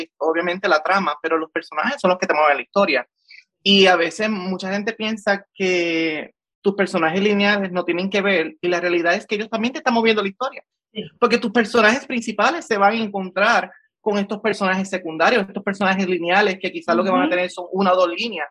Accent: Corozal, Puerto Rico; como dije anteriormente, vengo de Corozal

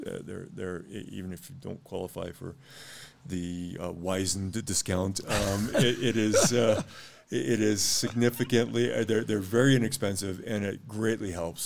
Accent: Los Alamos, United States; I grew up in Los Alamos. I've been coming up here for over 50 years

